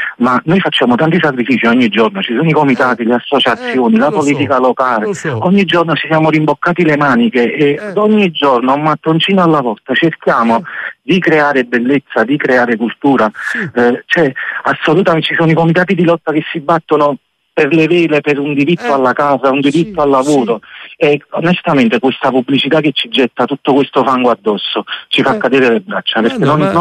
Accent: Naples, Campania, Italy; Noi siamo di Scampia, di gradini ne abbiamo dovuti sempre superare due, uno perché siamo napoletani e due perché siamo napoletani di Scampia.

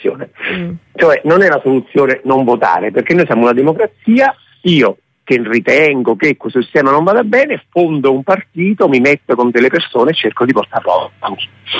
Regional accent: Naples, Campania, Italy; born there; now in Rome, Italy; Io sono napoletano di nascita

